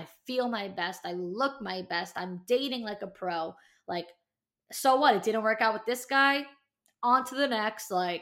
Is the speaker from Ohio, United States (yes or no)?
no; Staten Island, New York, United States; You know, I'm from Staten Island. I live in Staten Island now